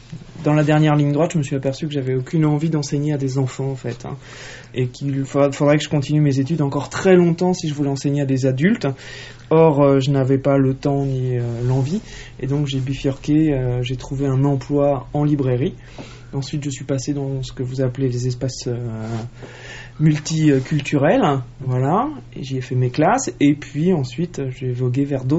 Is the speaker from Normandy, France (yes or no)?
yes; Normandy, France; now in Avallon, France; Voilà, et je suis normande d'origine.